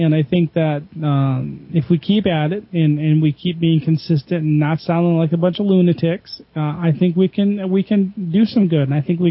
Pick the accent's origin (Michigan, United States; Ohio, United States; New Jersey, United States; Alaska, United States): Michigan, United States; Detroit; also born or lived in Colorado; I'm from Detroit and from the Midwest, and we just don't like the culture back there, back east.